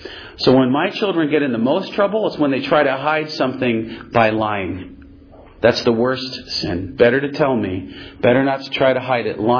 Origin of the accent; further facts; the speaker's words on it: Rochester, New York, United States; But actually, I was raised in Rochester, New York. So So the way we speak, we say things like banana, you know.